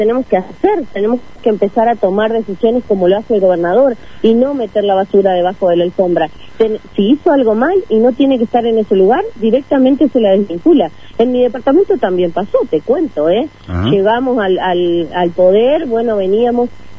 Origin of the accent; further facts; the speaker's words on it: Federal, Entre Ríos, Argentina; yo soy de Federal, de un departamento del norte entrerriano, donde acá es común y nos conocemos todos.